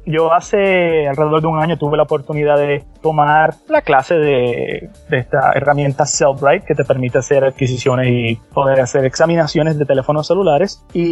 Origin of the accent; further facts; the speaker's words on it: San Juan, Puerto Rico; now in West Palm Beach, United States; soy nacido y criado en San Juan, Puerto Rico. Ahora soy un detective en la policía local en West Palm Beach, en el estado de Florida.